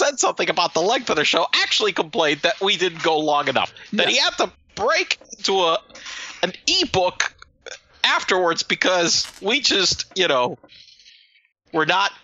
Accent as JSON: {"language": "English", "town": "San Juan", "country": "Puerto Rico", "tie": "born there", "said": "It is part of San Juan. So, yes, officially, I was born in San Juan."}